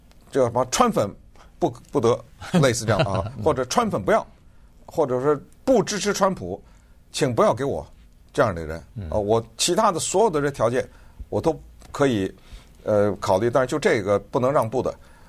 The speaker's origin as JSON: {"language": "Chinese", "region": "California", "country": "United States", "said": "这个男的听说我是加州的"}